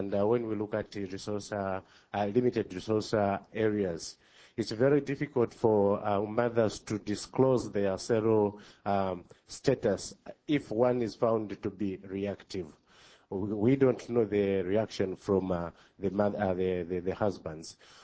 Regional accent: Zambia; I'm an activist from Zambia.

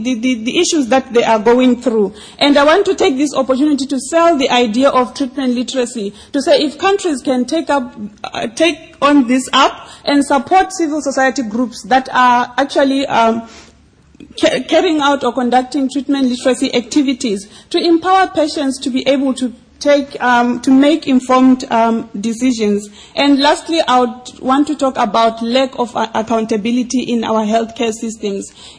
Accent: Botswana; and I'm from Botswana.

